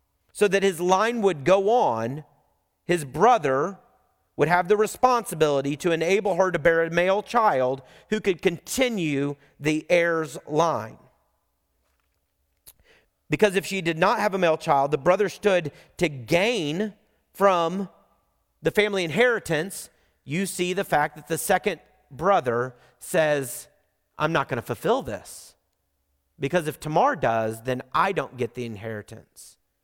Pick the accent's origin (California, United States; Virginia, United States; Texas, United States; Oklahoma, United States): Oklahoma, United States; I'm from Oklahoma.